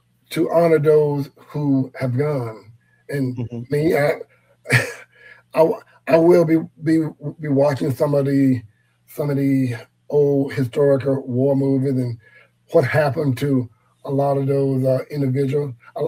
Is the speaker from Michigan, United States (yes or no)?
no; Mississippi, United States; I meet people, like I said, I grew up in Mississippi.